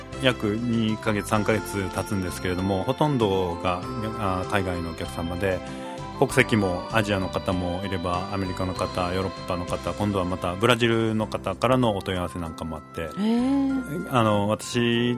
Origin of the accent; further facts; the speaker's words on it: Kobe, Hyogo, Japan; also born or lived in United States; 私は神戸市での生まれ育ちで、アメリカにちょっと勉強と仕事で行ったことがありまして